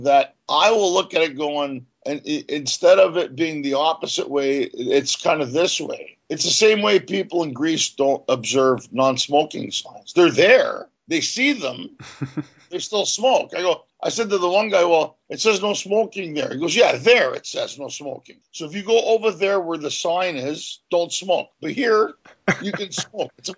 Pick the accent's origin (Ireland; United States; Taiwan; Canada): Canada; I grew up in Canada, so my friends growing up were Italian, Japanese, Indian, Jamaican.